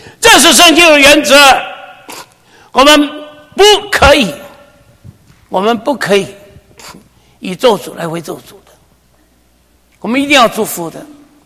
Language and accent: Chinese; China; 你知道什么叫恶意泪吗？假慈悲，对不对？我们中国人叫做猫哭老鼠。